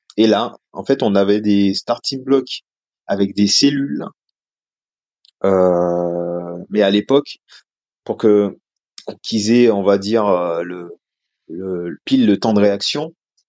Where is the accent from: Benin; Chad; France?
France; Martinique; moved away as an adult; Je viens de Martinique, donc j'avais une culture un petit peu différente quand je suis arrivé en France.